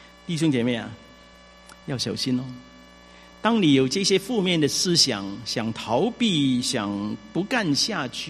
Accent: China; 我们中国人这个气哈，这个东西呢是很特别的

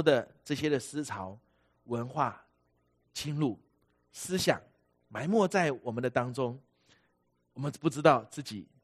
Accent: China; 因为我们中国人强求的是灵验才是最重要的

